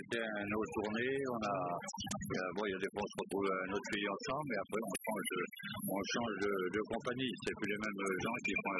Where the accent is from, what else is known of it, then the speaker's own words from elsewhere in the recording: Lisieux, Normandy, France; Mais on est Normand d'origine. On est du côté de Lisieux. On est à côté de Lisieux.